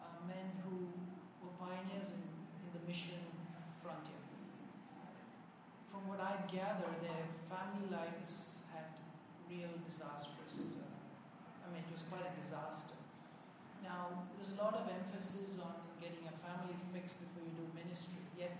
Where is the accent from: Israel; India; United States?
India; But when I look at it as an Indian, the last 30 years, India has gone through a lot of economic progress with globalization